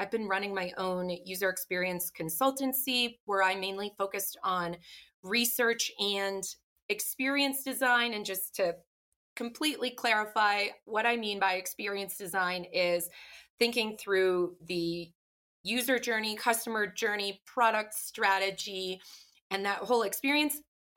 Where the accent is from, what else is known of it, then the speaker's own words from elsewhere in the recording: Canada; also born or lived in New York City; now in United States; I grew up in Canada skiing. And after living in New York City for 13 years, I thought, I'm just going to take a risk, move somewhere I don't know anyone